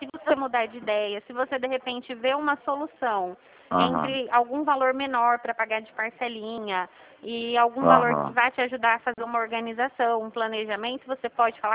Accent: São Paulo, Brazil; eu sou daqui de São Paulo

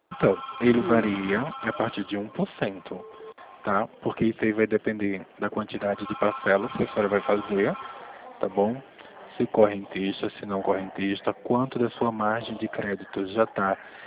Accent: Pernambuco, Brazil; now in São Paulo, Brazil; Eu sou pernambucano, o meu sotaque é estragado. Então, o que eu vou dizer à senhora, eu sou de São Paulo. Não, eu estou em São Paulo, né?

